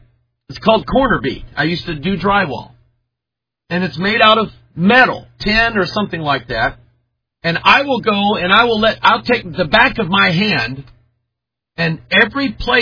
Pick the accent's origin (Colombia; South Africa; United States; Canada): United States; But I'm an American, and I talk about America.